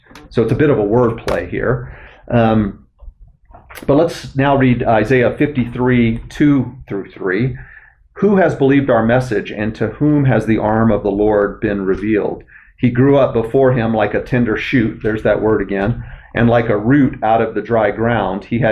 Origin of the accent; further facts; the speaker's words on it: Deep South, United States; You know, I'm from the Deep South, and sometimes people, you know, dump on Southerners and think we're hicks.